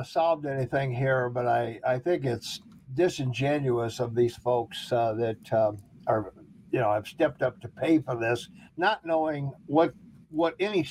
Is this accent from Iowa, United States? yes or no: no; Montana, United States; There's only 5 places in Montana that do abortions, and none of them in my hometown, thankfully.